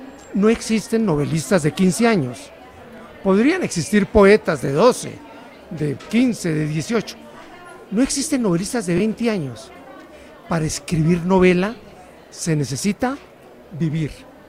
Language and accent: Spanish; Colombia; moved away; Otra vez aquí en mi tierra, Colombia. Llevamos 2 semanas. Yo vivo en el exilio desde hace más de 20 años.